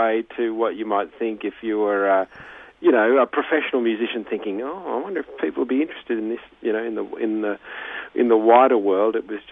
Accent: Sydney, New South Wales, Australia; also born or lived in Ireland; as a fellow growing up in Sydney, I just loved, I think it might have been, you know, I was born in Ireland

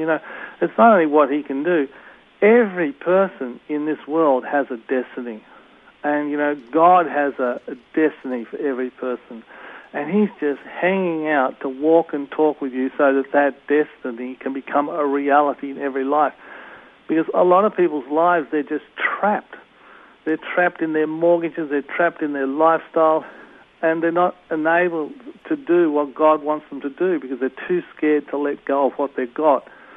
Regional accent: Australia; with an accent like this, you've got to be kidding. I'm a photographer from Australia.

